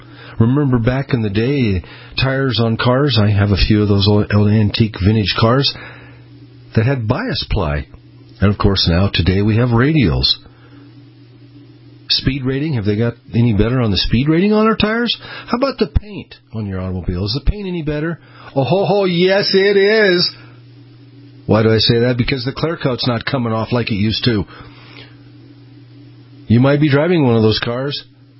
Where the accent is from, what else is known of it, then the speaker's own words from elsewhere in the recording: Boise, Idaho, United States; It used to be where, in fact, where I grew up and how I grew up here in Boise, I grew up in a gas station, a full-service gas station